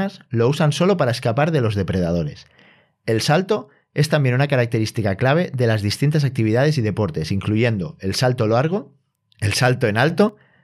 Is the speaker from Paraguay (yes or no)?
no; Spain; Media italiana, que es como los españoles, que no somos muy altos.